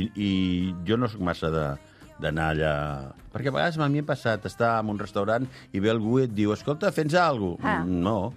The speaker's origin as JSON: {"language": "Catalan", "town": "Barcelona", "region": "Catalonia", "country": "Spain", "tie": "born or raised there", "said": "Sí, em vaig criar al Poble Sec, amb una família molt humil, però sense problemes"}